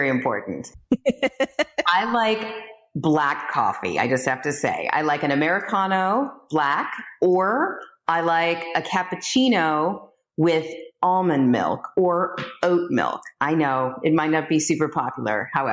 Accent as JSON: {"language": "English", "town": "Los Angeles", "region": "California", "country": "United States", "tie": "born or raised there", "said": "I grew up in Los Angeles. I grew up in the north end of the San Fernando Valley in a little town called Porter Ranch."}